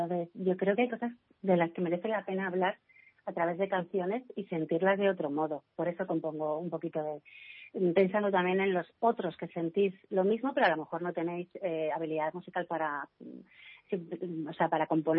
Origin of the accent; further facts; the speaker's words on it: Madrid, Community of Madrid, Spain; como madrileña de pura cepa y además nacida y crecida en la calle Mayor